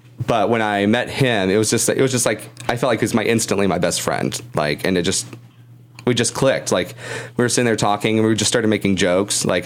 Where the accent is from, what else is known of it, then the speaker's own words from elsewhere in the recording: Gilmer, Texas, United States; I grew up 2 hours east of Dallas in Gilmer, Texas, small town, like middle of nowhere.